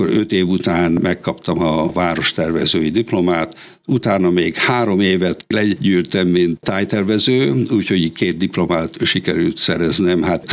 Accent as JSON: {"language": "Hungarian", "town": "Kiskunhalas", "region": "Bács-Kiskun", "country": "Hungary", "tie": "born or raised there", "also_born_or_lived": "Subotica", "said": "Végül, mivel itt születtem, hát nagyon régen, 1937-ben, úgyhogy nem a legfiatalabbak közé tartozom, de hát végeredményben ugye halasi vagyok, és egy pár évig Szabadkán éltünk"}